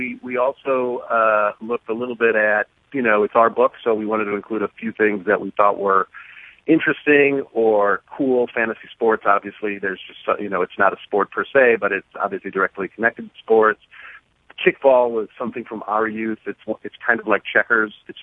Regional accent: St. Louis, Missouri, United States; I'm a big Cincinnati fan, even though I'm from St. Louis, so my Cardinals are mortal enemies of your Reds.

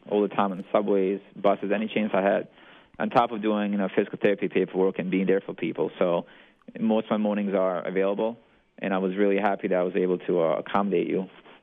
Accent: Bosnia & Herzegovina; And the last battles of World War II were actually fought near my hometown, a few months even after Germany capitulated.

